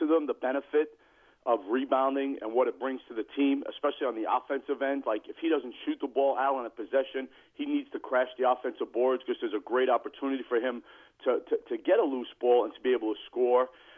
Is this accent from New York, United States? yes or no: yes; Brooklyn, New York, United States; Well, I grew up in Brooklyn, New York, Al, and I started coaching at the age of 16.